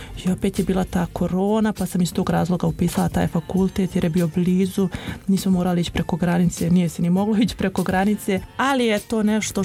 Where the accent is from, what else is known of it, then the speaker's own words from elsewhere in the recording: Bosnia & Herzegovina; onu fabriku koja je najpoznatija kod nas u Bosni i Hercegovini